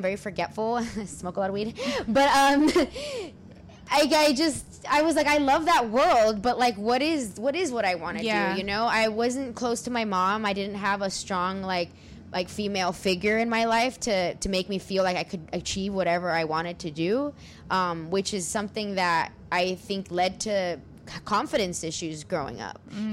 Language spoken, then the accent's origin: English; Whittier, California, United States; Oh, man. Yeah. I feel like Whittier is, you know, very, very Latino area for sure.